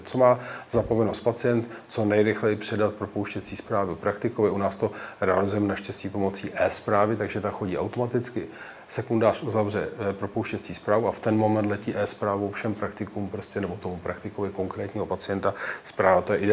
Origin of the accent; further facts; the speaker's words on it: Bohemian Forest, Czechia; Já jsem ze Šumavy